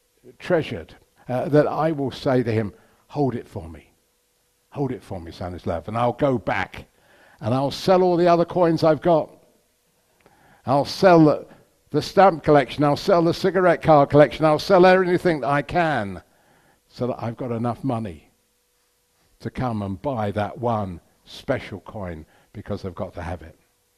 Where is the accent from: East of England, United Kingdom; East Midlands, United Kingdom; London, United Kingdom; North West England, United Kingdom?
East of England, United Kingdom; Hemel Hempstead; I've loved coins since I was a lad growing up in Hemel.